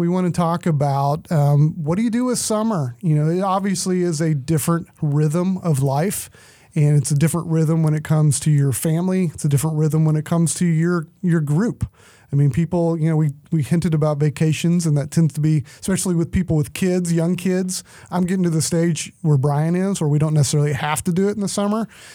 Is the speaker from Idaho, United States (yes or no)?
no; Houston, Texas, United States; Only in the panhandle of Texas, because I grew up in Houston, and I can't beatbox.